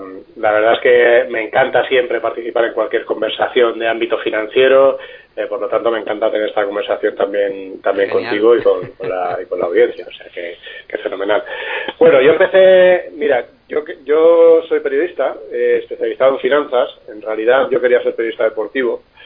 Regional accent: Alicante, Valencian Community, Spain; en un periódico, en este caso de Alicante, yo soy alicantino

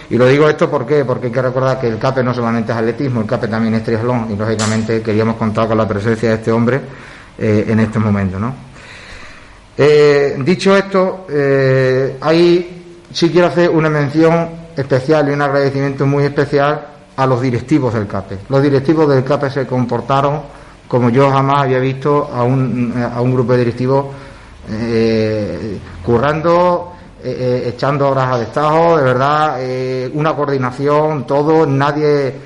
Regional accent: Villafranca, Spain; yo como villafranqués y muy de mi tierra

